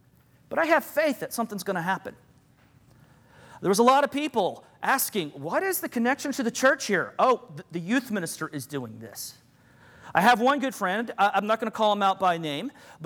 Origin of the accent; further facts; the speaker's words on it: Arkansas, United States; I'm from Arkansas, so I've always been interested in them.